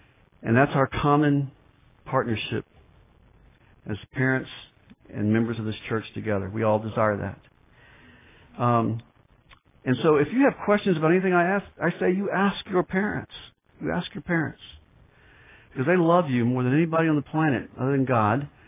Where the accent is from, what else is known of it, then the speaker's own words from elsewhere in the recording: United States; If there's something that's pleasurable, I as an American have a right to it.